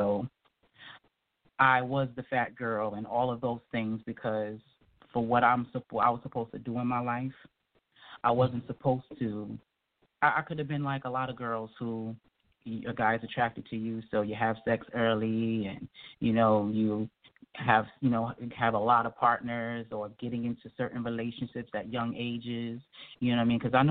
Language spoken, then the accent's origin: English; New York, United States; I was a fat girl, and I grew up north in New York. And unlike down south